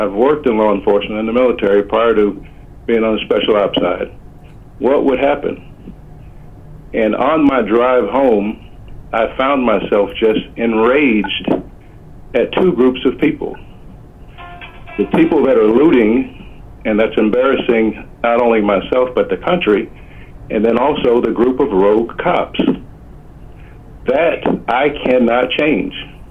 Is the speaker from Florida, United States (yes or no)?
yes; Florida, United States; I'm African-American, and I'm from the South, from Florida.